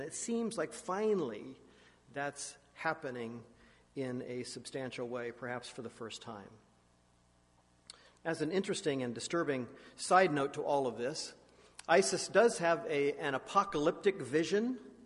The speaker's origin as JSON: {"language": "English", "country": "United States", "said": "I'm an American, so there is some connection there"}